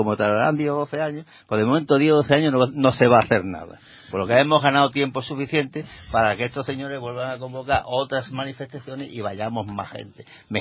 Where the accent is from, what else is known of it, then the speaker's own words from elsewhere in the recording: Málaga, Andalusia, Spain; cómo somos los malagueños a la hora de movilizarnos